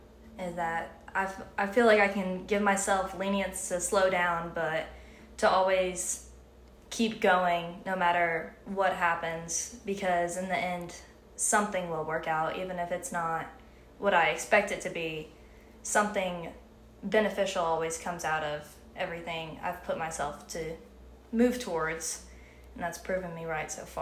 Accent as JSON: {"language": "English", "town": "Hendersonville", "region": "North Carolina", "country": "United States", "said": "Hendersonville, North Carolina. Middle of nowhere."}